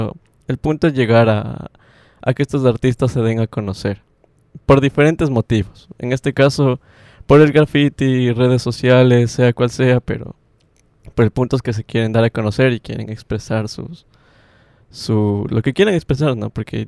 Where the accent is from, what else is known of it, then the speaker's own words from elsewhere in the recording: Quito, Pichincha, Ecuador; yo soy de Quito y bueno, conozco a personas de Quito